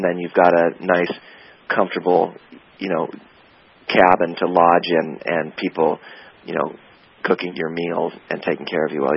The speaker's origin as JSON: {"language": "English", "town": "Seattle", "region": "Washington", "country": "United States", "tie": "born or raised there", "said": "I grew up in North Seattle."}